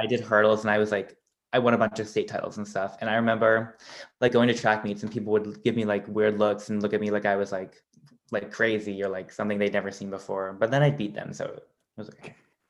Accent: Rhode Island, United States; I grew up in, so I'm from Rhode Island, which is like the middle of nowhere. And I grew up in like a pretty rural area

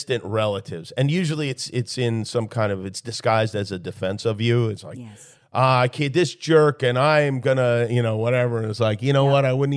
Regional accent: Ireland; Like, I'm racist. I'm Irish. How can I be racist?

